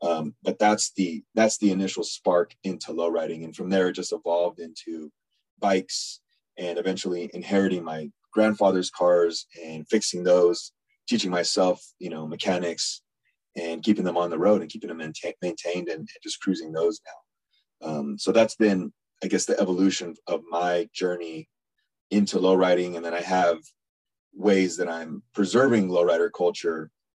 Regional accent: San Jose, California, United States; I grew up in West San Jose, but there was kids there from East San Jose, from downtown San Jose.

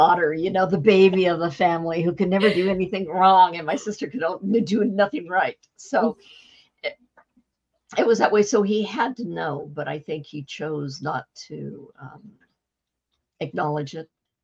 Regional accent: Covina, California, United States; I was raised in Covina, California, which I said in the 1960s was a clean white place to live.

